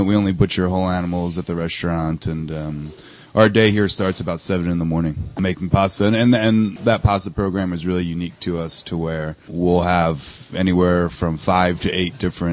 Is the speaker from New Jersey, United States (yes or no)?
yes; New Jersey, United States; Before, I grew up in New Jersey. I went to the CIA in upstate New York.